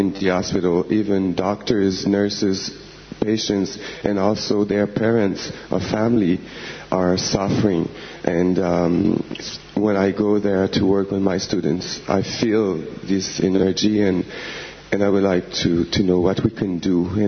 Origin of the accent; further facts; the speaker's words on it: Montreal, Quebec, Canada; from Montreal.